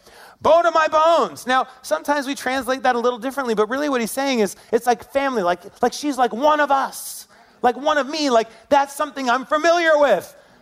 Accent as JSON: {"language": "English", "town": "Syracuse", "region": "New York", "country": "United States", "tie": "born or raised there", "said": "So glad that I wasn't alone growing up in Syracuse"}